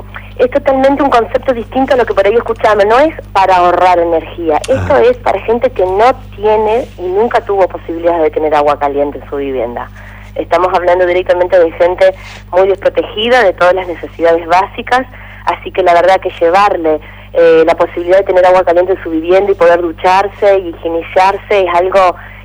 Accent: Paraná, Entre Ríos, Argentina; nosotros, yo y mi esposo, que somos de acá de Paraná

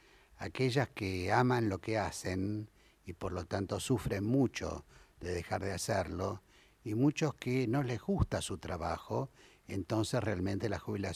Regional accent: Argentina; Todo el mundo habla de lo afectuoso que somos los argentinos.

